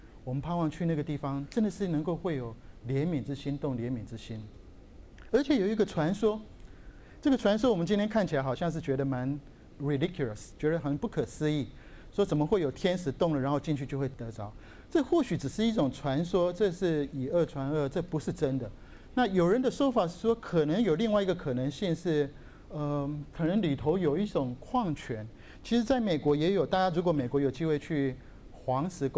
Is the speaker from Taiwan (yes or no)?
yes; Taiwan; also born or lived in Japan; 我在台湾长大，其实我小时候也是住在日本，在日本长大。